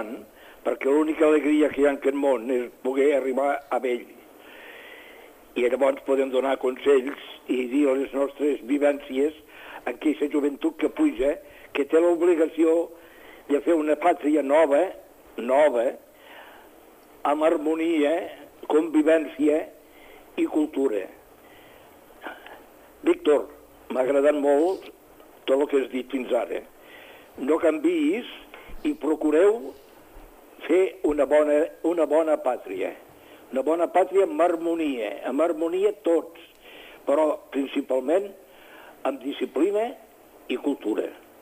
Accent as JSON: {"language": "Catalan", "region": "Catalonia", "country": "Spain"}